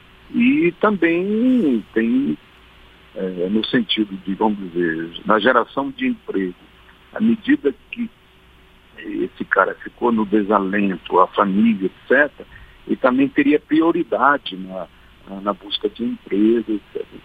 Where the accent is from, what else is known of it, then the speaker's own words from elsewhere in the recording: Terra Alta, Pará, Brazil; manda para Terra Alta, minha terra natal.